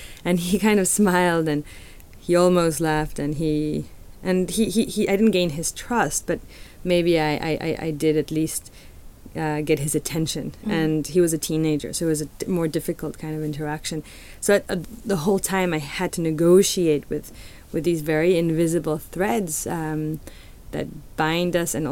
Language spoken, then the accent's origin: English; Mexico City, Mexico; For example, I'm a Chilanga, which means I'm from Mexico City.